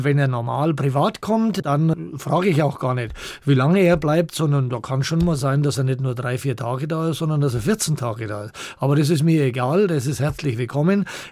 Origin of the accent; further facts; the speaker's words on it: Altdorf bei Nürnberg, Bavaria, Germany; Ich komme aus Altdorf bei Nürnberg. Dort geboren, logischerweise, ja, in einer Sportlerfamilie.